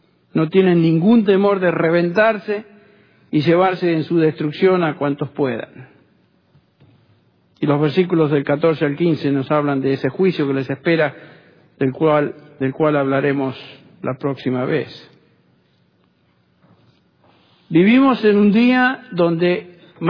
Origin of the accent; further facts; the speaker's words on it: Argentina; Yo recuerdo cuando era chico allá en Argentina